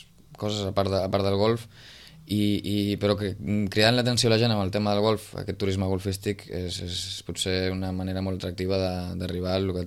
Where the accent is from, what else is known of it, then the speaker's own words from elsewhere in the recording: Sitges, Catalonia, Spain; jo sé de Sitges de tota la vida, haver començat a jugar a golf aquí